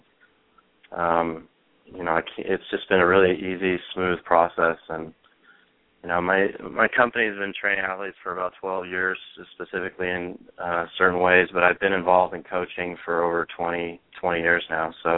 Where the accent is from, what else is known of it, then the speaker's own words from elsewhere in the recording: Toronto, Ontario, Canada; I grew up playing hockey in Toronto and a lot of other sports